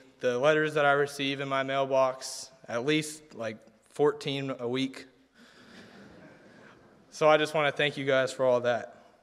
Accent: Tampa, Florida, United States; now in Arkansas, United States; I've grown up here in Tampa, and living in Arkansas, people ask me where I'm from, and I'm like, oh, I'm from Tampa.

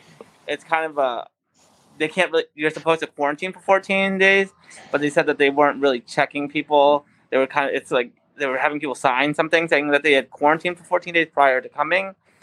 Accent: Massachusetts, United States; So I'm from Massachusetts, and Connecticut right below me is actually on the travel ban for 14 days.

